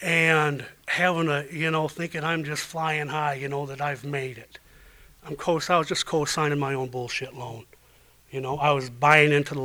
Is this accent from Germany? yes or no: no; Ireland; My last drink was March 16th, 1995. I'm Irish.